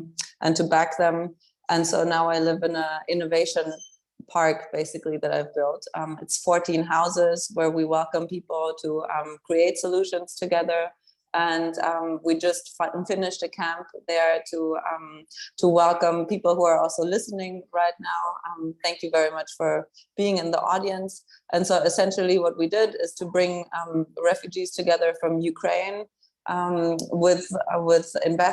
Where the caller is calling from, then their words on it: Barbados; I'm calling in from Barbados today